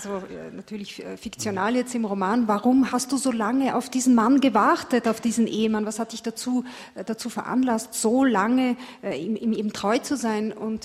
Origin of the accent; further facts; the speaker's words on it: Egypt; dass wir als Ägypter, dass wir das ägyptische Volk einfach nicht zu unseren Rechten kommen, dass wir unterdrückt sind